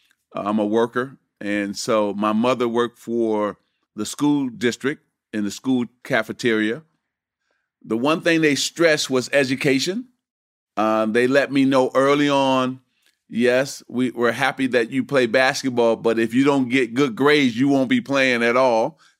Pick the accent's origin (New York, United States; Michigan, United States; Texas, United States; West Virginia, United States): Michigan, United States; Lansing; So that's my background, really, in growing up in Lansing.